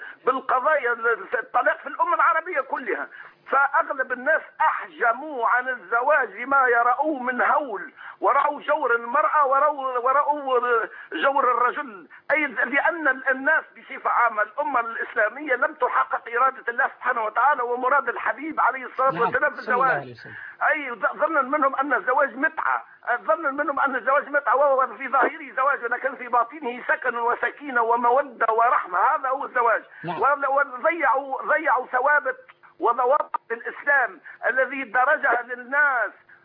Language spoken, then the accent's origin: Arabic; Tunisia